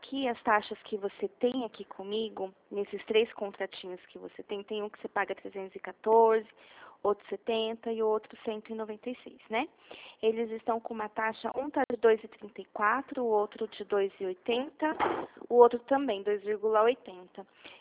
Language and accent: Portuguese; Dracena, São Paulo, Brazil; aqui de Dracena.